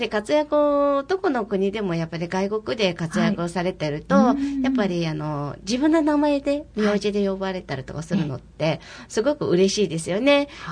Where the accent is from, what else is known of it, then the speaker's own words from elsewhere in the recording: Ulaanbaatar, Mongolia; Japanese is a second language; ウランバトル出身です。